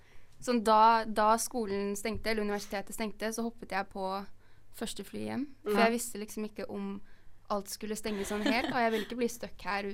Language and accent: Norwegian; Oslo, Norway; Jeg er fra Oslo, og jeg har nå vært i Bergen i 3 uker sammenhengende.